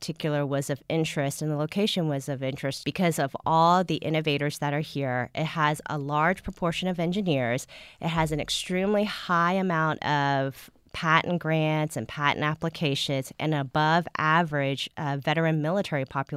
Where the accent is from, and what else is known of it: Houston, Texas, United States; born or raised there